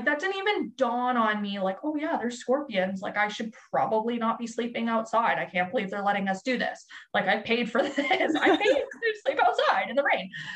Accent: Canada; I'm from Canada

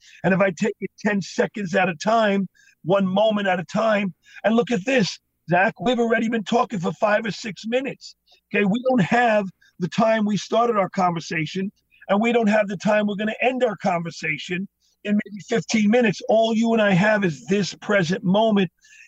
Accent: New York, United States; I've done so much work with 9/11 survivors because I'm from New York originally.

